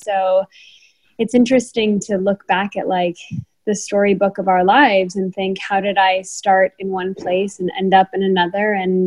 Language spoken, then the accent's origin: English; Los Angeles, California, United States; So I grew up in Los Angeles. I'm very close with my family. We moved around a bit when I was a kid